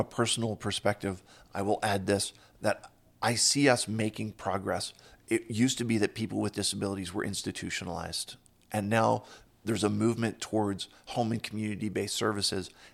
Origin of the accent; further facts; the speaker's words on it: Pittsburgh, Pennsylvania, United States; I'm from the Pittsburgh area. I don't live in the city.